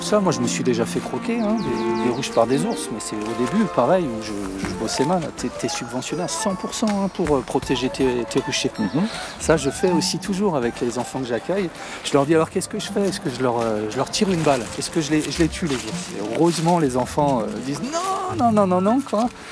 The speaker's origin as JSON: {"language": "French", "region": "northern France", "country": "France", "said": "Je ne suis pas originaire de cette vallée, ça fait une vingtaine d'années que je me suis installé ici. Je viens plutôt du nord de la France."}